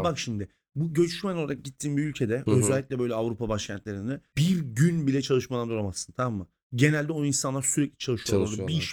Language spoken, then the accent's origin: Turkish; Istanbul, Turkey; Ben yani İstanbul'da doğdum büyüdüm.